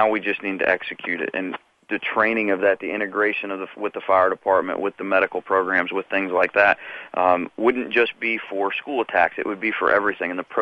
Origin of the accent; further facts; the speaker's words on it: Iowa, United States; I grew up in Iowa.